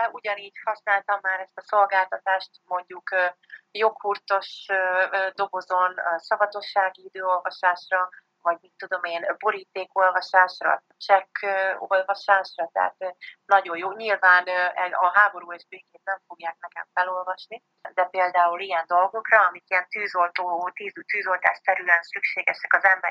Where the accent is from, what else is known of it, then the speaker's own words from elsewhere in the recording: Great Hungarian Plain, Hungary; now in Budapest, Hungary; Ugye itt élek a fővárosban, mint már említettem, vidéki lány vagyok, én az Alföldről származom